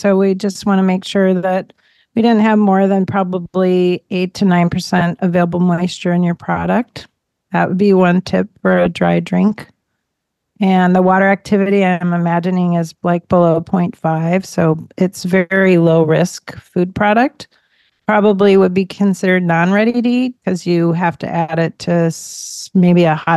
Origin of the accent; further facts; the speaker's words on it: Minnesota, United States; I grew up in Minnesota, and those mushrooms were on all the birch trees